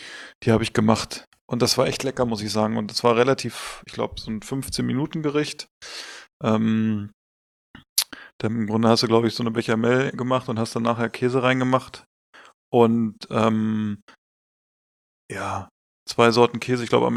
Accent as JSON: {"language": "German", "town": "Hanover", "region": "Lower Saxony", "country": "Germany", "said": "Sehr, hat mir sehr gut gefallen, so als Hannoveraner."}